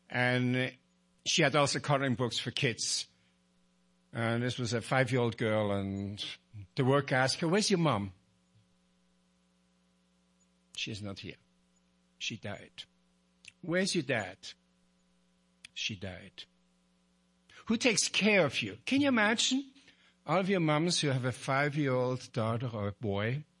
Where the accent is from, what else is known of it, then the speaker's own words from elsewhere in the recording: Switzerland; English is a second language; I grew up in Switzerland.